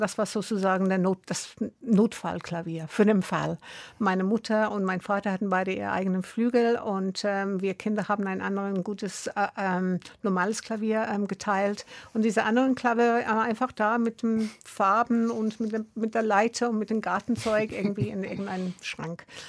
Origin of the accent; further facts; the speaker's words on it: Brixton, London, United Kingdom; German is a second language; Ich komme aus Brixton, ja.